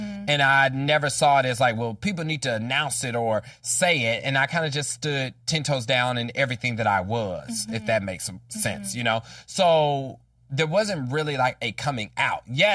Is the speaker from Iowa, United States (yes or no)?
no; Kansas, United States; And I grew up in Wyandotte County, which is one of the poorest counties of Kansas, but also the most urban.